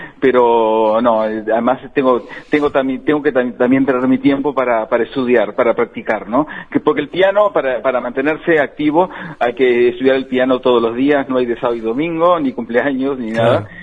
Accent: Salto, Uruguay; born there; Estoy muy contento porque realmente estoy enseñando, controlando, impartiendo mis conocimientos en donde yo nací, ¿no? Y en Salto fue por concurso.

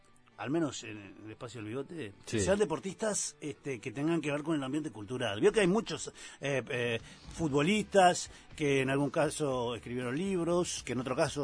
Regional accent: Uruguay; como uruguayo aparte con la selección que tenemos

